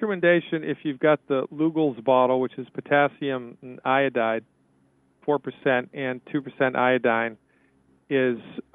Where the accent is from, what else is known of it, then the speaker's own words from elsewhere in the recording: Nantucket, Massachusetts, United States; also born or lived in Cape Cod; I grew up in Nantucket Island, and then I had a practice on Cape Cod for 12 years.